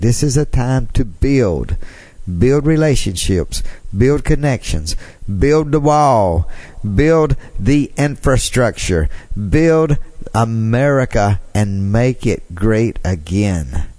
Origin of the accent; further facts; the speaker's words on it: Jackson, Mississippi, United States; when Donald Trump came to my home state, Jackson, Mississippi.